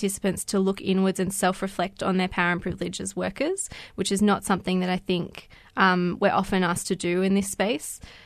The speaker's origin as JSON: {"language": "English", "country": "Australia", "tie": "born or raised there", "said": "I myself have a personal connection to these experiences of racism growing up in Australia."}